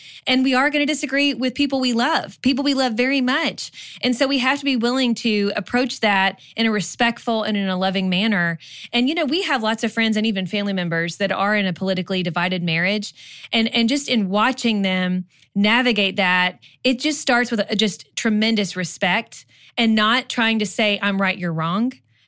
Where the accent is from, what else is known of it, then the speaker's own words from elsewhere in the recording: Canada; By the way, I am Canadian and didn't even vote in the 2016 election.